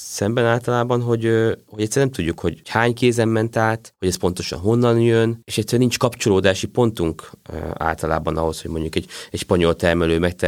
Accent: Pilisszentlászló, Pest, Hungary; Én Pilisztendászon nőttem föl, ami ugye gyakorlatilag Szentendre mellett van, egy völgyben, a kert végében erdő van.

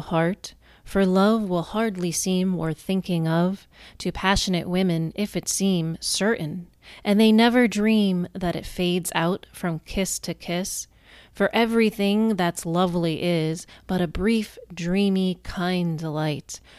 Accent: Ireland; I'm Irish. We're kind of born with a broken heart.

